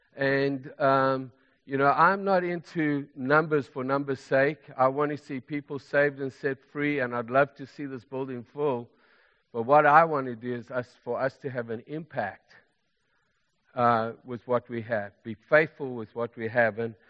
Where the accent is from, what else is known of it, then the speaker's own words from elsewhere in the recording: Lobatse, Botswana; also born or lived in Zimbabwe / South Africa; I was born in Zimbabwe. I grew up in Zimbabwe. And then my parents moved to Botswana. And I grew up in a little town called Lebatsi.